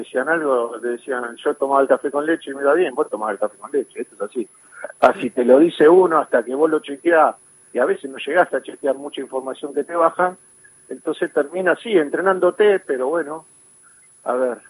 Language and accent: Spanish; Argentina; como hincha y como futbolero que somos los argentinos